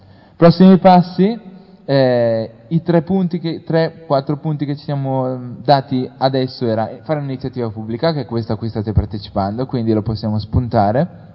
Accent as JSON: {"language": "Italian", "town": "Brescia", "region": "Lombardy", "country": "Italy", "said": "Io vengo da Brescia"}